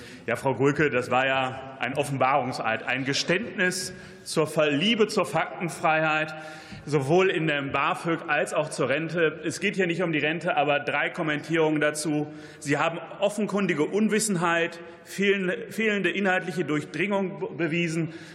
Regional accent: North Rhine-Westphalia, Germany; ich komme aus dem Sauerland, einer Region, in der man sehr schnell merkt, wie wichtig ein starker Wissenschafts- und vor allem auch Wirtschaftsstandort ist.

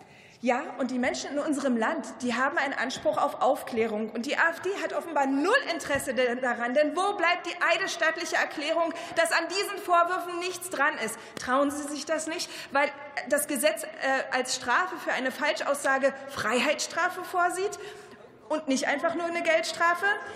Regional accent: Cottbus, Brandenburg, Germany; Ein Fotograf aus Cottbus, meiner Heimatstadt

